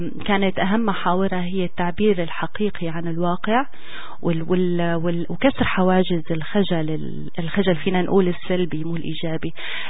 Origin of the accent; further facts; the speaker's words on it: Syria; moved away; فانا لي فخر انه انا سورية، ولي فخر اني لسه بحس بالوجع بالرغم من اني بالغربة من سنين، يعني لا بأس فيها، صار لي زمان طالع برا سوريا